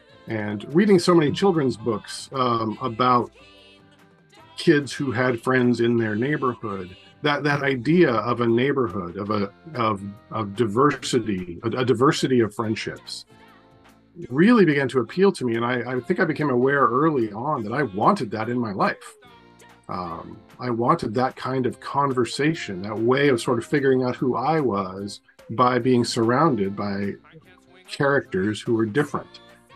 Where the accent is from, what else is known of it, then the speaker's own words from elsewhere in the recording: Portland, Oregon, United States; I grew up in Northeast Portland in a neighborhood, almost a suburban neighborhood, right on the edge of Northeast Portland.